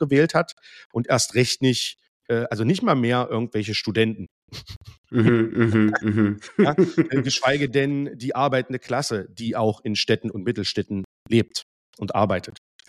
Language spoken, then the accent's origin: German; East Germany, Germany; Und ich als Ostdeutscher sage das sehr, sehr gerne. Endlich wieder im Osten zweistellig.